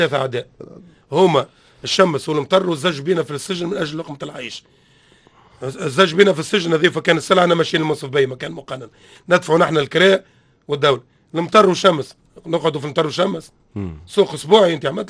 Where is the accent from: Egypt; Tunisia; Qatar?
Tunisia; نحن ولاد تونس